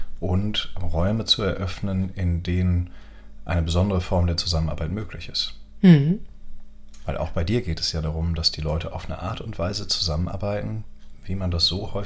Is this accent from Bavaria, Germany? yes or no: no; Cologne, North Rhine-Westphalia, Germany; born there; ich bin hier in Köln geboren, ich fühle mich hier nach wie vor sehr heimisch, obwohl ich mittlerweile in Münster arbeite